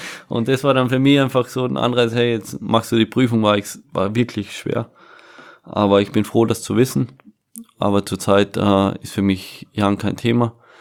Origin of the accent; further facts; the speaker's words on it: Sirnitz, Carinthia, Austria; Meine wichtigsten Freunde sind bei mir daheim in Sirnitz, in meinem Heimatdorf. Meine Familie ist daheim, meine Freunde sind daheim.